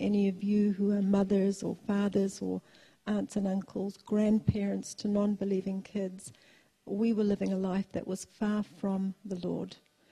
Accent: Kawerau, Bay of Plenty, New Zealand; grew up in Kawerau in the Eastern Bay of Plenty. So if any of you sort of wonder about my accent, it's a mixture of all sorts of things. But we're really local, brought up

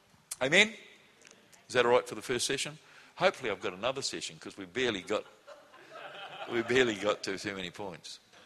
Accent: New Zealand; born there; I was born in New Zealand. We speak English.

